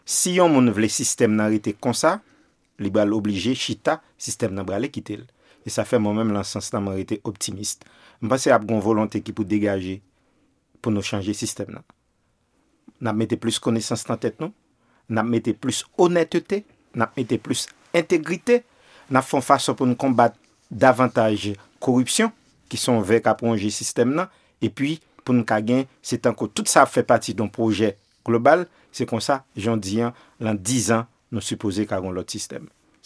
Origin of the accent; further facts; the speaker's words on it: Haiti; c'est seulement même qui est là en tant qu'haïtien